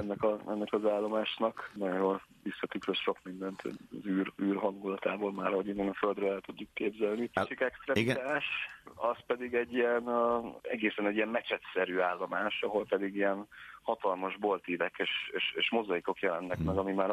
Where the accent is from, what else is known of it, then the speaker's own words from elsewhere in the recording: Hungary; amikor mondtam, hogy Magyarországról jöttem